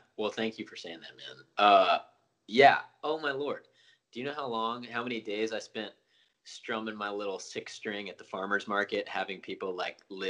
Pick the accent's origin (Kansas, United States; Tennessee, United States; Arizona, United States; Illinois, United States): Tennessee, United States; Knoxville; I think one perk of being from Knoxville is that, you know, very few people that I looked up to were from Kno